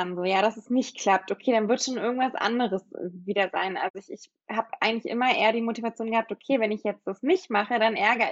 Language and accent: German; Berlin, Germany; Ja, ich komme aus Berlin gebürtig, bin in Pankow aufgewachsen und ja, habe da auch mein Abi gemacht vor 10 Jahren ziemlich genau